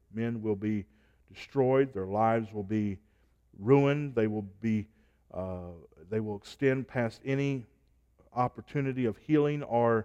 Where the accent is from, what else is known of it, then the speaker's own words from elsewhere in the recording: United States; But given the direction of our country, given the wickedness of our leadership, I mourn.